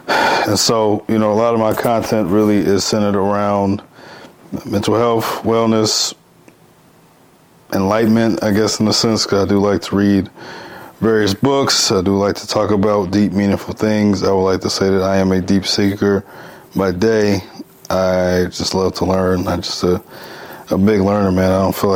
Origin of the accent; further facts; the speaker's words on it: St. Louis, Missouri, United States; I am 30 years old. I'm from St. Louis, also known as the Lou.